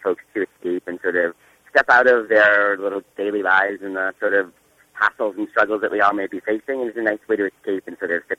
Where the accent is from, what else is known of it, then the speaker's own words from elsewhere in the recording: Boston, Massachusetts, United States; I had been living in Western Massachusetts for 6 years, and I was moving back to I grew up in the Boston area, and I was sort of moving back home